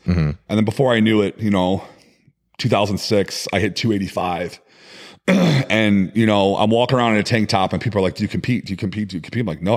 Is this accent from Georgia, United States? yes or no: no; Cleveland, Ohio, United States; like I'm from Cleveland, Ohio, and nobody around me dieted or competed or, you know, lived that fitness lifestyle.